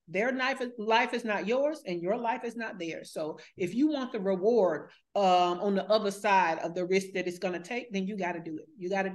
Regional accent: Alabama, United States; moved away as an adult; also born or lived in Georgia; So I was raised in Alabama, but when I last lived in the United States, I last lived in Georgia. I always say that Alabama raised me, but Georgia raised my business.

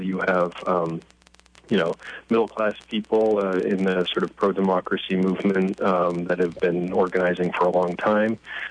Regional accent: East Montpelier, Vermont, United States; now in Ithaca, United States; Well, I grew up in East Montpelier. I went to U32 High School there.

